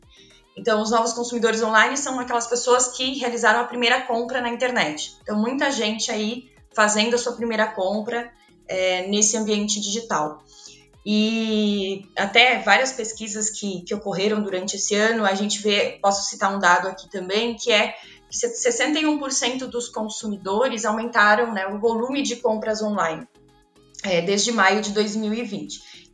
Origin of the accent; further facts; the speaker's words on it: Rio Grande do Sul, Brazil; now in São Paulo, Brazil; eu sou gaúcha, mas moro em São Paulo.